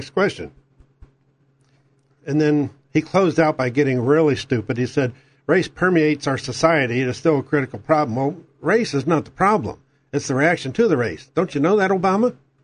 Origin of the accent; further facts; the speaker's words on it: St. Louis, Missouri, United States; I grew up in St. Louis, so maybe it's different in your town.